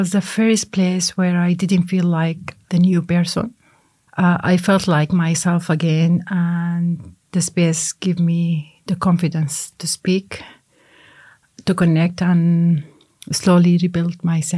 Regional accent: Sudan; English is a second language; moved away; because I came with my status from Sudan

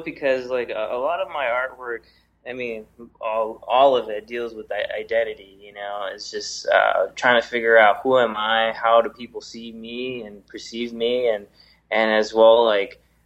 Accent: California, United States; my parents are Mexican, you know, I was born in the States, so it makes me Mexican American. But if you really want to go like back to history, I'm a Californiano.

